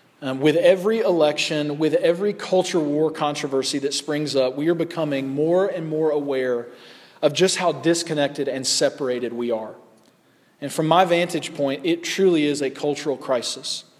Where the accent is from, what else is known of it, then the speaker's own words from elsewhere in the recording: the South, United States; I'm from the South. There's this thing called Southern hospitality, which is actually an interesting thing because we're very nice and polite down in the South.